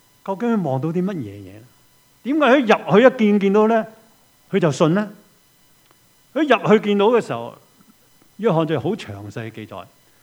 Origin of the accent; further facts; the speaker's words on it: China; 即係我哋中國人所謂執骨